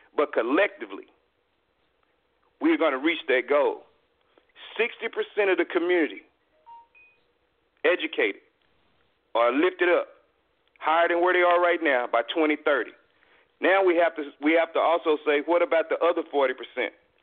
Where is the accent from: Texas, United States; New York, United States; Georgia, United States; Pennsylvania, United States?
Texas, United States; Waco; now in Dallas, United States; growing up in Waco, Texas, that I would end up in Dallas